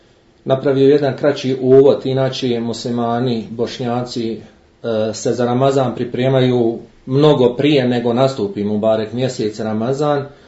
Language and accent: Bosnian; Striježevo, Bosnia & Herzegovina; born there; rođen sam u Striježevu 14.9.1976. godine